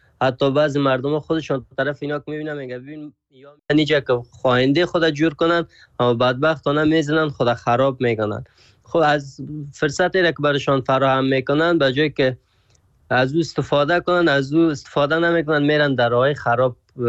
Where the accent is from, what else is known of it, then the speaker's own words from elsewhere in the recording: Afghanistan; بگویم از افغانستان هستم